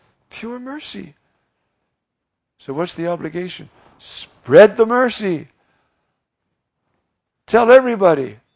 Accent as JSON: {"language": "English", "region": "New York", "country": "United States", "said": "Glory be to God. I'm a New Yorker. I was just in New York."}